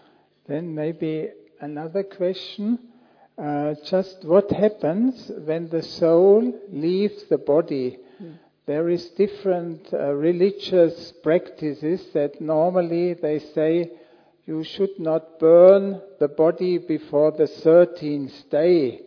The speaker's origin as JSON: {"language": "English", "country": "Austria", "first_language": "German", "second_language": "English", "said": "I'm not from Australia, I'm from Austria, and there's no kangaroos, and also English is not my native language. We speak German in Austria"}